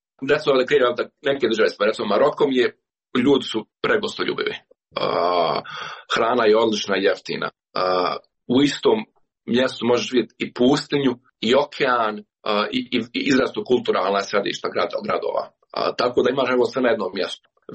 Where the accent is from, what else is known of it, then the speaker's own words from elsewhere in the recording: Bosnia & Herzegovina; ja sam iz Bosne i Hercegovine